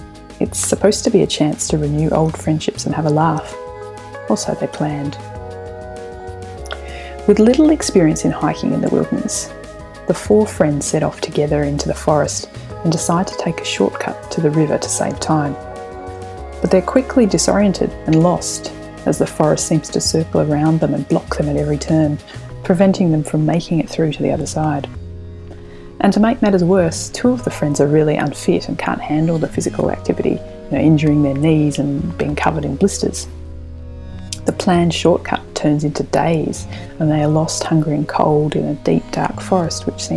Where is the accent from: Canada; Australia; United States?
Australia; perhaps because as an Australian it's kind of exotic.